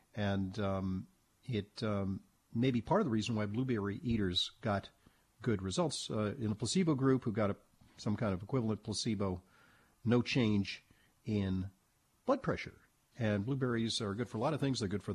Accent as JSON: {"language": "English", "region": "West Coast", "country": "United States", "tie": "born or raised there", "said": "I grew up on the West Coast."}